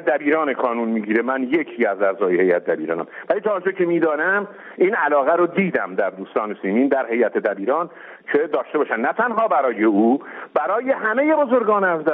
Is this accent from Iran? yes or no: yes; Qazvin, Iran; بردمشون تو ولایتم در استان قزوین